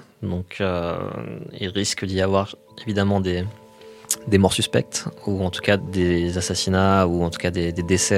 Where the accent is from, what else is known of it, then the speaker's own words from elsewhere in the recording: France; Tout simplement parce qu'on est français, on bosse ici.